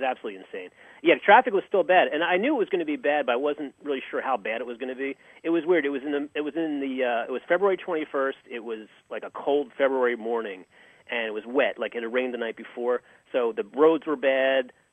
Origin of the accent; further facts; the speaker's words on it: New Jersey, United States; I'm a fan from South Jersey, so I'm not privy to all this stuff.